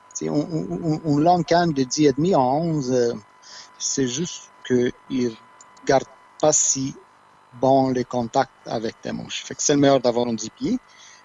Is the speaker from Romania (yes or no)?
yes; Transylvania, Romania; French is a second language; now in Quebec, Canada; Je suis arrivé en décembre 2004, puis je suis original de la Roumanie, mais plus précis, c'est la Transylvanie, qui est une région dans la Roumanie.